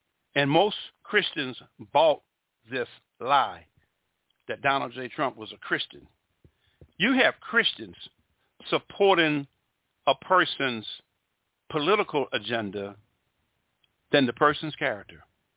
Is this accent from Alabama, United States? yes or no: yes; Mobile, Alabama, United States; I'm 61 years old. In 1983, in my hometown of Mobile, Alabama, that was the last hanging of a black man.